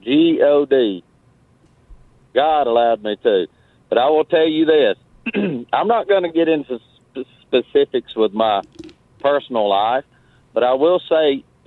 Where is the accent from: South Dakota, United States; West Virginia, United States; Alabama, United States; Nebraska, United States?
Alabama, United States; Birmingham; And listen, I'm from Birmingham. I was born in Birmingham.